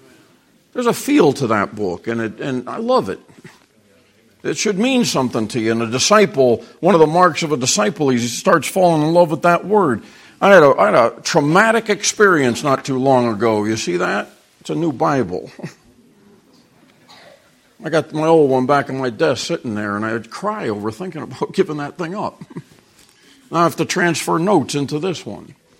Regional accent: Southern United States, United States; So you're not going to get anything on me as a Southerner.

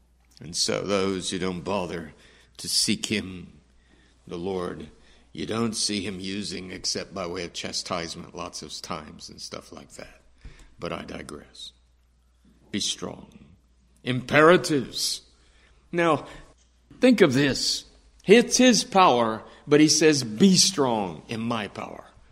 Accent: Texas, United States; I've told you as a Texan, I always think of a cactus.

